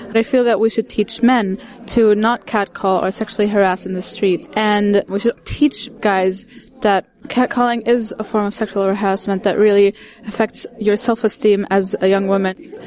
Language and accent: English; Palestine; English is a second language; I'm from Palestine. As a young woman in Palestine